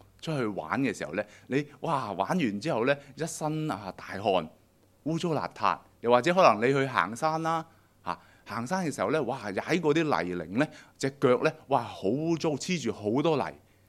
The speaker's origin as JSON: {"language": "Cantonese", "country": "Hong Kong", "said": "我諗我哋香港人啊"}